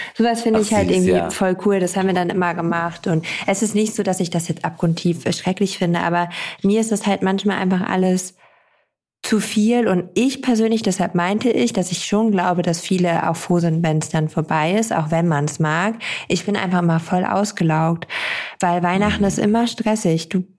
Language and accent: German; Lower Saxony, Germany; bei uns in Ostfriesland